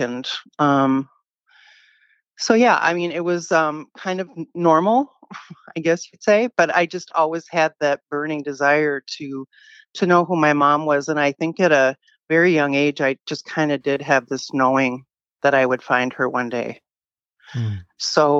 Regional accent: Edina, Minnesota, United States; also born or lived in St. Paul; I was born in St. Paul, Minnesota, and I was adopted at 9 months old by a Swedish couple and in Edina, Minnesota, which is outside of Minneapolis

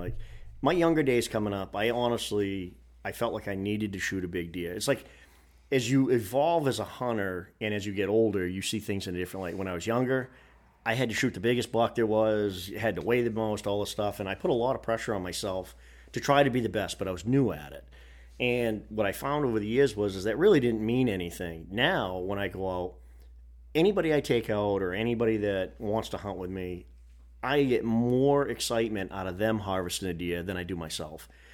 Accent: New England, United States; you know, we're from New England, so, you know, the buck craze was, hey, it's got to be 200 pounds

